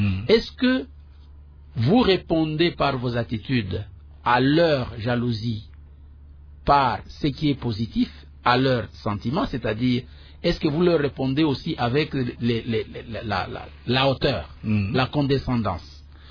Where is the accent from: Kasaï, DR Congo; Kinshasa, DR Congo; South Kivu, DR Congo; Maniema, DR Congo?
Kasaï, DR Congo; moi, je suis Kassai, comme pour prendre les... Je suis du Kassai.